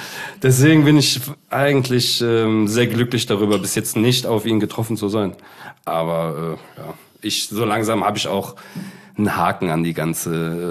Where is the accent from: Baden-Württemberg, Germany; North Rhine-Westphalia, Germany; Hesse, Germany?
North Rhine-Westphalia, Germany; Cologne; Also ich komme ja erstmal hier aus Köln.